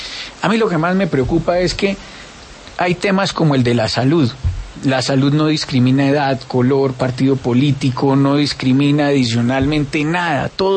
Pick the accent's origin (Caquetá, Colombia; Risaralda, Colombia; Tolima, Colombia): Risaralda, Colombia; Pereira; yo soy de Pereira, siempre he dicho que es la capital del cielo, Tierra Santa.